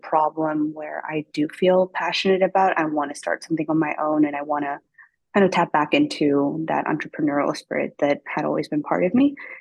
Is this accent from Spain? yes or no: yes; Spain; moved away as an adult; super thick accent. Yeah, I moved here for college. I was recently telling the story on a panel, but growing up in Spain, like being the only Asian person in the room was something that I guess bothered me a lot